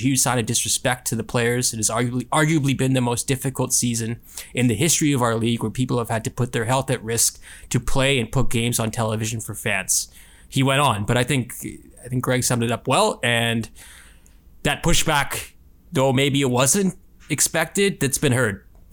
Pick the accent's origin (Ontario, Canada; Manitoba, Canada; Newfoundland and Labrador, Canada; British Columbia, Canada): Ontario, Canada; Toronto; I've been well trained to believe the worst is going to happen based on my growing up in the Toronto sports scene